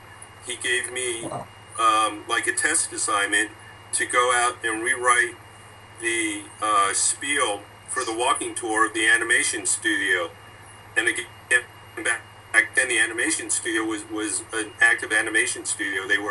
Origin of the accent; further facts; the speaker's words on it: Florida, United States; So, having been born and raised in the Sunshine State, always wanted to work for Disney.